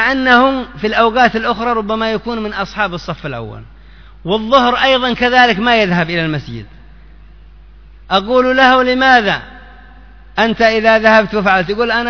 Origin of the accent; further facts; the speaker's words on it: Yemen; التي هي موجودة خاصة عندنا في اليمن